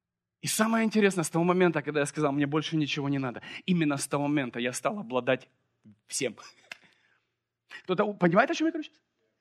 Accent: Ukraine; мы росли, знаете, в Советском Союзе еще тогда. Это была Украина, это была беднота.

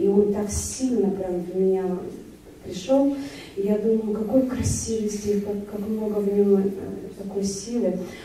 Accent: Kazakhstan; now in Vancouver, Canada; Я родом из Казахстана, а живу в Ванкувере.

